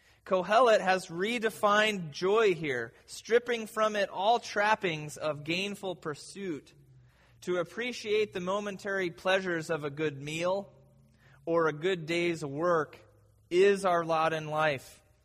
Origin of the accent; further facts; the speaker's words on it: Midwest, United States; I'm from the Midwest, as you know, and enjoy the company of a great many farmers who have had this experience of getting a new plot of land.